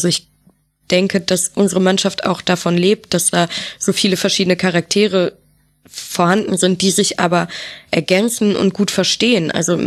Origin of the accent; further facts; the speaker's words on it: Düsseldorf, North Rhine-Westphalia, Germany; Also ich komme ja aus Düsseldorf